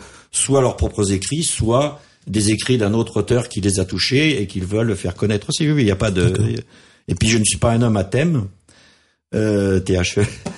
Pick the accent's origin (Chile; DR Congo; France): France; Caylus, Occitanie; born there; je suis né à Caylus, à Saint-Pierre-de-Livron. Je suis natif, mais je n'habitais pas là